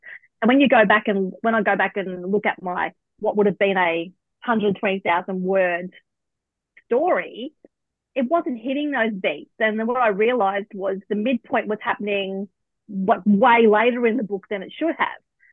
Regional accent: Australia; my background is, my cultural background is, I'm Australian with a European background, and I got all my looks from my Irish background, my Irish grandfather. But on my father's side, his family's Aboriginal

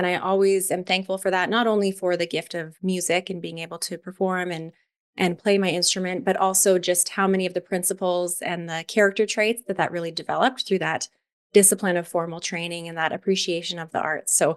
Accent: Calgary, Alberta, Canada; So my background is as a born and raised Calgarian, very proud to be one. I grew up in Canada's and Calgary's classical music community.

